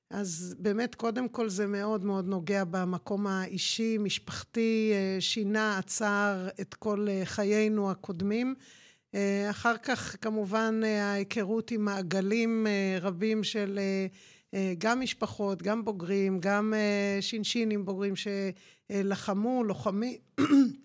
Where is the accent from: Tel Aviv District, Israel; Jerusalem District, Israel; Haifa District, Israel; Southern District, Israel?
Haifa District, Israel; Ein Shemer; נולדתי בקיבוץ עין שמר של השומר הצעיר, מבואות עירון, גדלתי שם במוסד החינוכי, אפילו התחתנתי שם, אפילו נולד לי ילדי הראשון